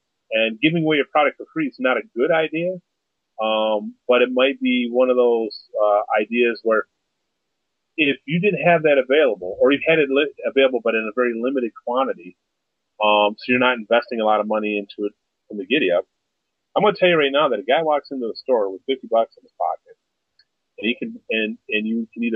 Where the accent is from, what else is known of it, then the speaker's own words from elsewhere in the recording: Saginaw, Michigan, United States; I'm from Saginaw, and I'm going back to Saginaw tomorrow.